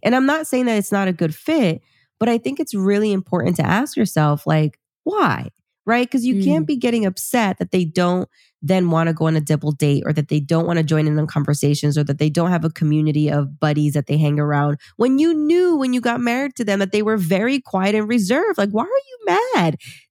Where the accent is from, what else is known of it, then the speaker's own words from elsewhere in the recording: Peru; I'm Latina. I'm from Peru.